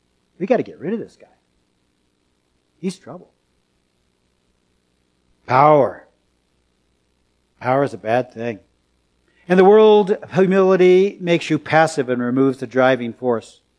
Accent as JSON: {"language": "English", "town": "San Francisco", "region": "California", "country": "United States", "said": "I'm from San Francisco, so I can say this."}